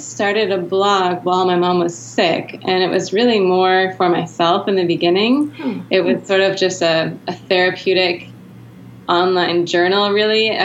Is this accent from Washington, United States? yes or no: no; Michigan, United States; also born or lived in Cape Town, South Africa; It talks a lot about that experience of living in South Africa for 10 years as an American and building a family there, having our children there, but still feeling like Michigan was home.